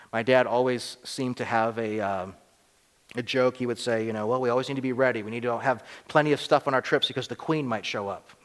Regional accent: United States; as an American, I think sometimes well, why should I get excited about this? Because I'm an American, you know.

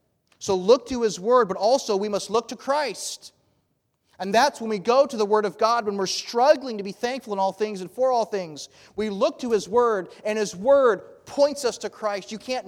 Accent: United States; But if the foundation for my thankfulness was that I'm an American, I'm going to be greatly disappointed.

